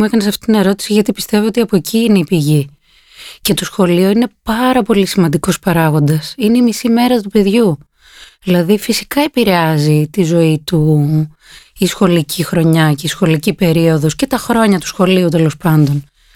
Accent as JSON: {"language": "Greek", "town": "Pyrgos", "region": "Western Greece", "country": "Greece", "tie": "born or raised there", "moved": "as an adult", "lives_now": "Athens, Greece", "said": "Νομίζω όταν έφυγα από τον Πύργο, επειδή μεγάλωσα μέχρι τα 18 εκεί, όταν έφυγα ήταν πάρα πολύ περίεργα, πάρα πολύ διαφορετικά. Ήρθα στην Αθήνα"}